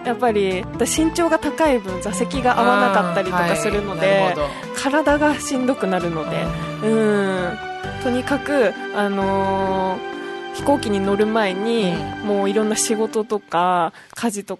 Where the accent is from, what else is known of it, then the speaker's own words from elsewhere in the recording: Saga, Japan; 福岡空港から高速バスで佐賀まで帰るっていうルートなんですけ ど